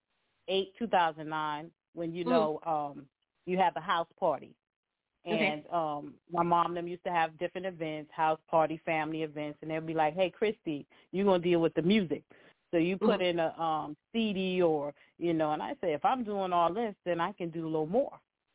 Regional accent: Charleston, South Carolina, United States; I'm from Charleston, South Carolina, right here, James Island. Mm-hmm. Yeah, I was born and raised in Charleston, right here on James Island.

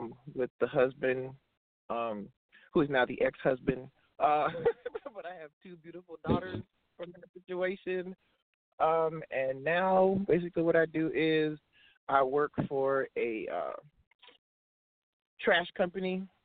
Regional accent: Toronto, Ontario, Canada; moved away as an adult; now in Houston, United States; Born and raised in Toronto, Canada. Came here to the U.S. to play ball at the University of North Carolina at Charlotte.

